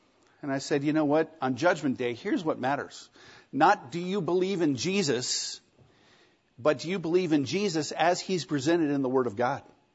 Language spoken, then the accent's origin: English; California, United States; So I said I was originally from California, and, you know, eventually we got to Mormonism.